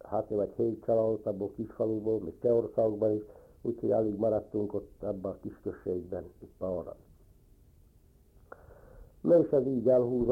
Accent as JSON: {"language": "Hungarian", "town": "Felsőkálosa", "region": "Banská Bystrica Region", "country": "Slovakia", "tie": "born or raised there", "said": "születtem 1931. augusztus 8-án Felsőkálosan. Hát éves koromban kezdtem járni Alsókálosan, az elemi iskolában. 5 osztályt kijártam, a 7-et már Tornaján a Magyar Királyi Állami Polgári Fiú és Leány iskolában kezdtem járni."}